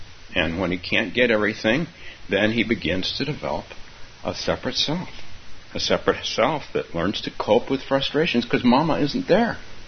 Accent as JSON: {"language": "English", "region": "California", "country": "United States", "said": "I'm from California. She's from California. We have a bond because we're both from California."}